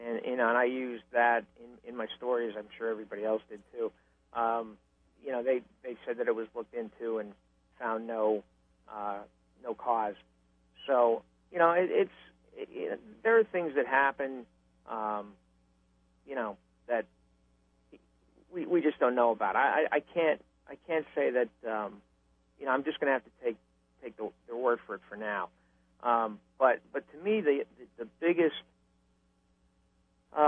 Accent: Hazleton, Pennsylvania, United States; I went to Philadelphia and Hazleton, my hometown.

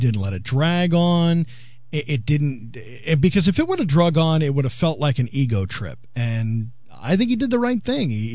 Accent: Pennsylvania, United States; Columbia County, so it wasn't that far away, but I'm native to the region.

